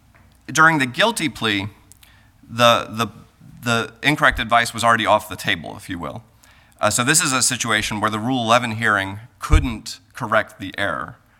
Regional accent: Hillsborough, North Carolina, United States; from Hillsborough, North Carolina, on behalf of the petitioner, Michael Lewis.

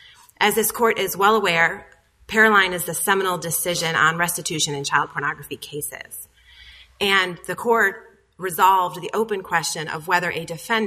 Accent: Roanoke, Virginia, United States; Yes, Your Honor, I'm from Roanoke.

